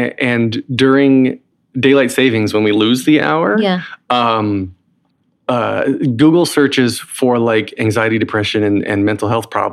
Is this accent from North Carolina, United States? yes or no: yes; North Carolina, United States; accent: Southern; now in Brooklyn, United States; Oh, I'm from... Well, I live in Brooklyn now, but from North Carolina, so I had to drop my Southern accent.